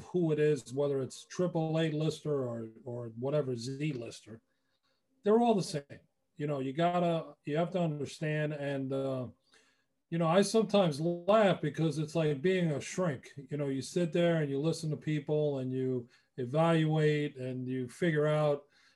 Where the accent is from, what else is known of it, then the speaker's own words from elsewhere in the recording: New Hyde Park, New York, United States; I grew up in New Hyde Park, and one of my former neighbors